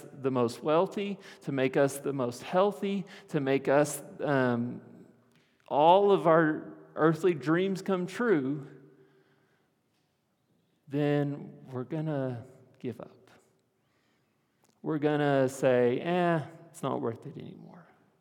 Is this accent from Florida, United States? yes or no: no; Lawton, Oklahoma, United States; Where I grew up in Lawton, Oklahoma, we grew up using this phrase of, hey, you want to go? Let's go to the refuge.